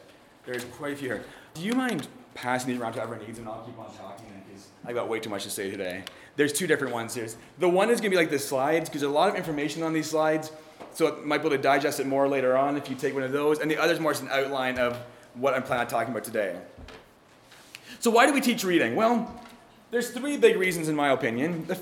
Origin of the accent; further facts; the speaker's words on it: Canada; I'm from Canada